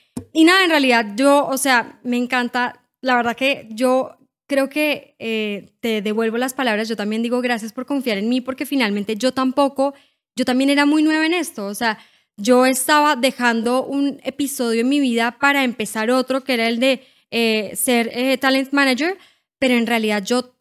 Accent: Colombia; accent: Colombian; now in Peru; Ya vivo acá desde hace 8 años, pero todavía sigo con mi acento colombiano, pero con algunas palabras ya peruanas.

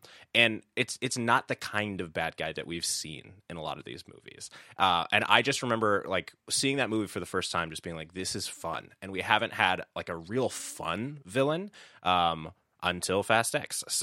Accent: Chicago, Illinois, United States; from Chicago

